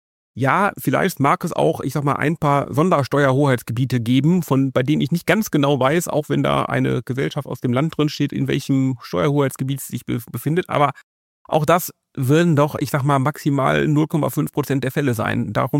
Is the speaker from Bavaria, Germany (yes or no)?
no; North Rhine-Westphalia, Germany; Ich bin ja Rheinländer.